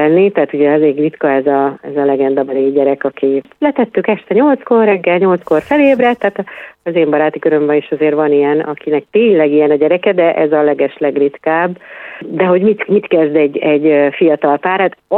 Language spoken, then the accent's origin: Hungarian; Miskolc, Borsod-Abaúj-Zemplén, Hungary; én mondjuk ugye miskolci vagyok